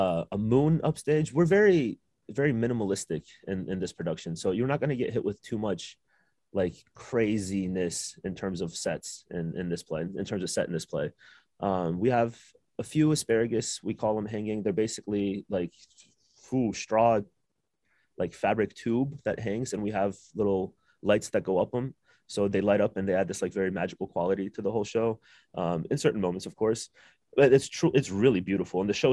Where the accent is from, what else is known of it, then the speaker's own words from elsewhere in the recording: Columbus, Ohio, United States; Columbus, Ohio. Yeah, I grew up in Columbus, Ohio. So I was about 7 to 17, I lived with my grandparents in Columbus.